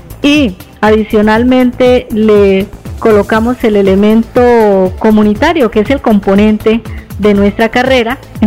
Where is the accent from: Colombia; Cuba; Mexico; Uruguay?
Colombia; me hacen sentir que soy una colombiana honesta